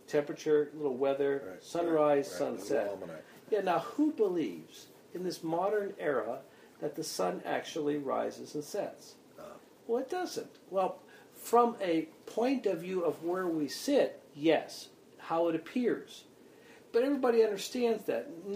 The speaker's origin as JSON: {"language": "English", "town": "Pittsburgh", "region": "Pennsylvania", "country": "United States", "tie": "born or raised there", "said": "And, of course, I think in terms of growing up in Pittsburgh, where I grew up, the Steelers were terrible for years."}